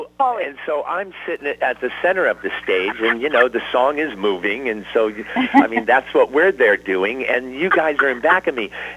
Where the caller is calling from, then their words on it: Oregon, United States; I am here from Oregon, yes.